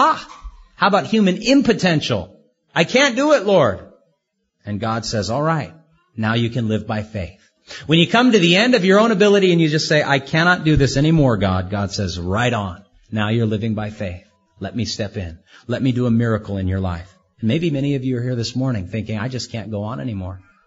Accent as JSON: {"language": "English", "region": "Hawaii", "country": "United States", "tie": "born or raised there", "said": "I was raised on the North Shore. I love bananas on my own banana tree. I love to go out to a yard and pick the papaya myself."}